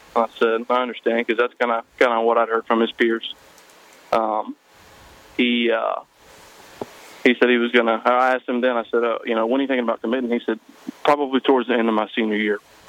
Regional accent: Tennessee, United States; now in Anderson, United States; So I'll preface this with I'm originally from Middle Tennessee, born and raised in the VFL.

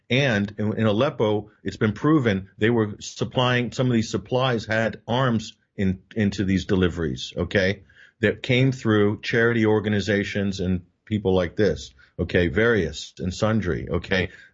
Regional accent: United States; being received as a foreigner and, you know, as an American, not a popular introduction at the moment

